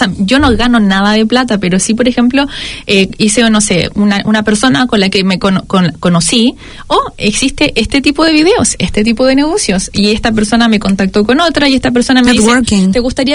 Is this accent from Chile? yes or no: yes; Graneros, O'Higgins, Chile; yo que soy de un pueblo pequeñísimo en, no sé, una ciudad nada, muy, muy lejos en Granero, se llama mi pueblo, y la ciudad grande se llama Rancagua. O sea, yo crecí en un pueblo chiquitísimo.